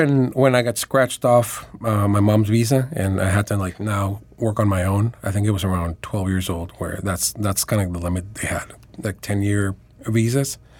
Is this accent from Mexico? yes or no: yes; Tijuana, Baja California, Mexico; Yeah, I grew up in Tijuana and crossing the border since infancy.